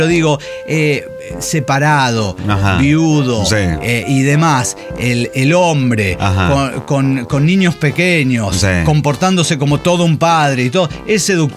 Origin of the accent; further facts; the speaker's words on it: Argentina; dato, que como argentino conocía completamente.